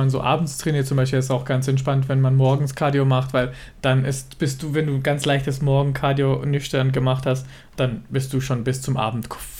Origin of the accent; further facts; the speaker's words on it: Israel; ich bin auch in Israel aufgewachsen, da hast du so Temperaturen von 30, 40 Grad und 90% Luftfeuchtigkeit